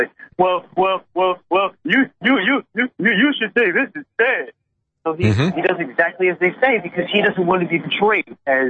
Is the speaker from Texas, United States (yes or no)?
yes; Texas, United States; now in New Jersey, United States; You know, it's a beautiful day in Jersey, just as I'm sure it is in my home state of Texas. I would love to get back to Texas.